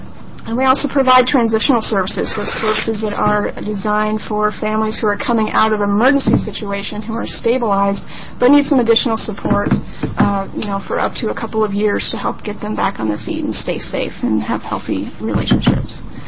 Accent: Roseburg, Oregon, United States; I am actually from Roseburg, Oregon, and have been in the field of working with domestic violence and sexual assault victims for about 13 years

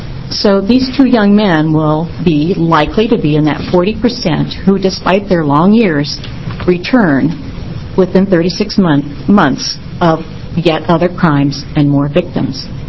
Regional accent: Jacksonville, Oregon, United States; I'm a small-town doctor from what I call the deep south of Oregon. I come from Jacksonville and Josephine County.

